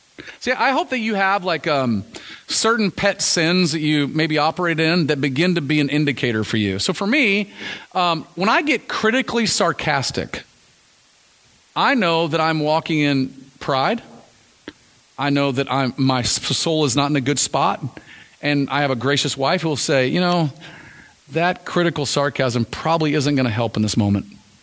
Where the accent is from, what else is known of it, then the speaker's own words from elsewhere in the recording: Texas, United States; I'm a Texan, I pump my own gas, it's what we